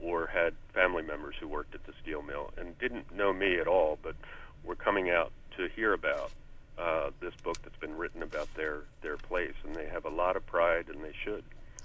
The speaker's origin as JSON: {"language": "English", "town": "Baltimore", "region": "Maryland", "country": "United States", "tie": "born or raised there", "said": "but I grew up in Baltimore, which was also a blue-collar type hometown, and so there were a lot of echoes of my own childhood that I was able to use in this book."}